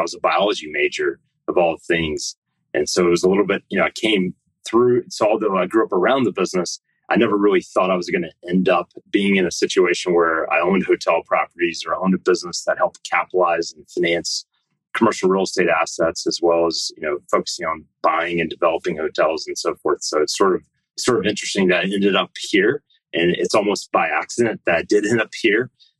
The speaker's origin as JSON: {"language": "English", "town": "Fayette", "region": "Alabama", "country": "United States", "tie": "born or raised there", "said": "So I grew up, this town called Fayette, Alabama, which is about 50 minutes from Tuscaloosa."}